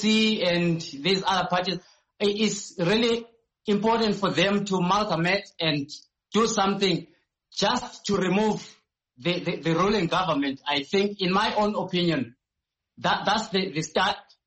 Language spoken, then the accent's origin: English; Matabeleland, Zimbabwe; I come from Matabeleland side, where I've seen a lot of struggle and a lot of marginalization down there.